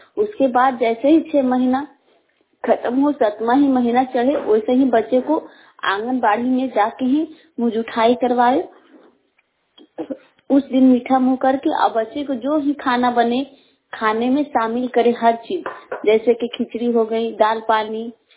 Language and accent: Hindi; Hisua, Bihar, India; छतियर पंचायत हिसुआ प्रखंड जिला नवादा के निवासी हूँ।